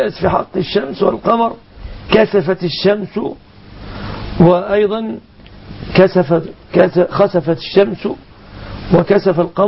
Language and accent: Arabic; Egypt; والحمد لله كان المسلمون عندنا في مصر يجهلون أمر الشيعة كثيرا